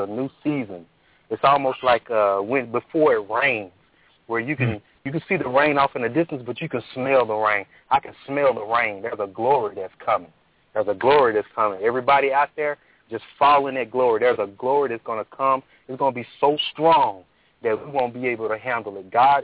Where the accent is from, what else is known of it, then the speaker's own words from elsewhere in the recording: Fort Worth, Texas, United States; I am from Fort Worth, Texas.